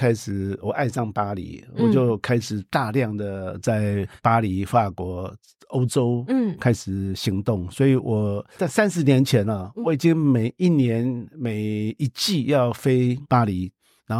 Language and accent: Chinese; Dadaocheng, Taipei, Taiwan; born there; 我是那个大道城出生的，我读蓬莱国小的啊